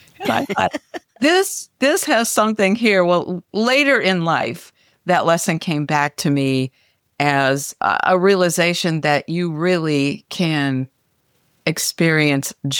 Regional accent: Midwest, United States; I grew up in the Midwest.

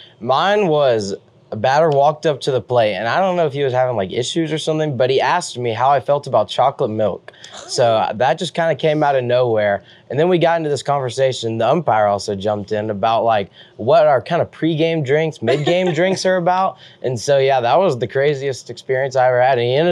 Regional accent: Texas, United States; but it's also new for us being I'm from Texas, he's from Arizona, so it's really new.

